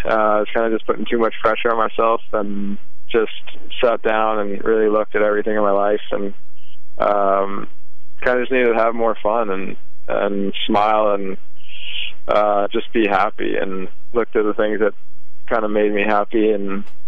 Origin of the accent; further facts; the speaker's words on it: New Jersey, United States; especially starting in at the Barclays in Jersey, pretty much my hometown.